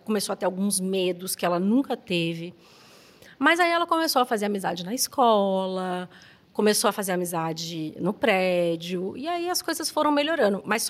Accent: Belo Horizonte, Minas Gerais, Brazil; Eu sou de Belo Horizonte e sempre trabalhei com empresas daqui, mas eu vinha a cada 15 dias.

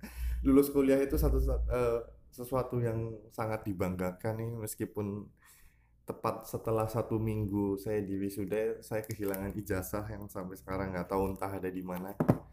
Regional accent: Purbalingga, Central Java, Indonesia; Saya dari Purbalingga gitu.

